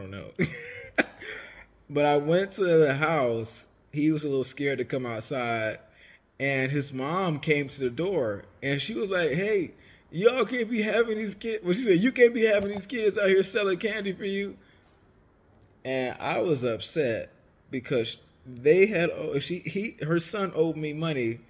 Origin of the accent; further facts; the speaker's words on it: Savannah, Georgia, United States; I grew up in St. Paul CME down in Savannah.